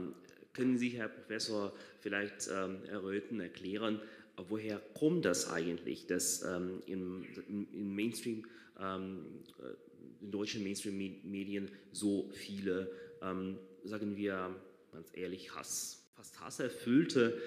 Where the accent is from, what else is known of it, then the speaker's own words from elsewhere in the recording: Russia; ich komme aus Russland